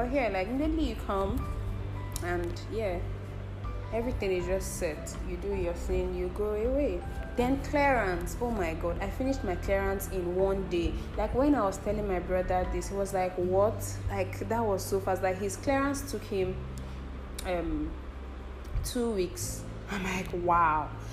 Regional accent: Nigeria; Damn it, I'm not even a Ghanaian in the first place. I'll be like, oh no, I'm Nigerian.

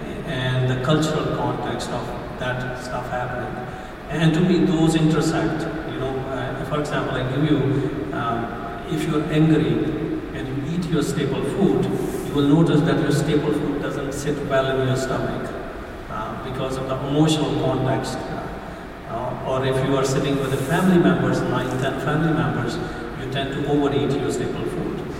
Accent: India; because I come from India

